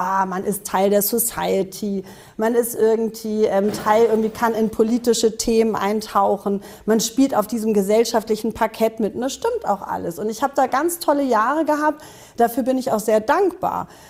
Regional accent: Northern Germany, Germany; Ich bin aus Norddeutschland, ich bin nordisch by nature

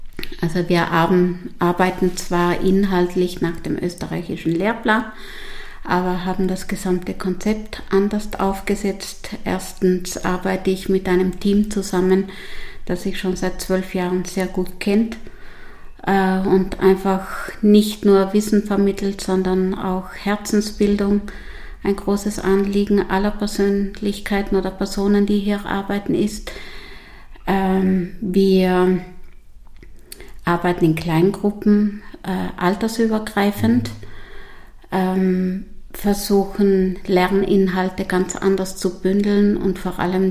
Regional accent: Trentino-Alto Adige, Italy; also born or lived in Vienna; Ich komme aus Südtirol, habe in Wien studiert

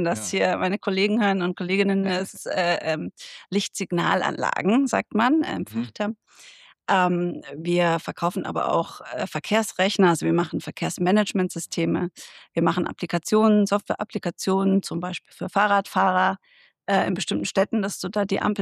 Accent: Munich, Bavaria, Germany; hier mitten aus München. Ich komme auch aus München

